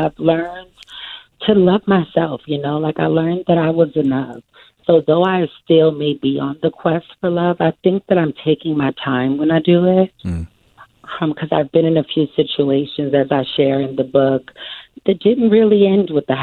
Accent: New Orleans, Louisiana, United States; Well, I'm from New Orleans, so you know the cooking is like it's within me.

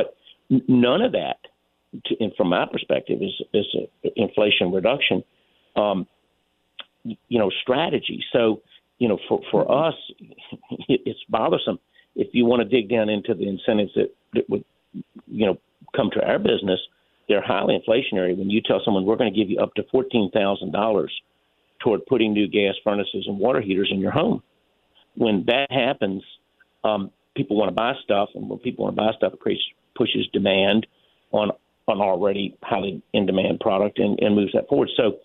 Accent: United States; As an American, I just have a concern when we get these 755-page bills

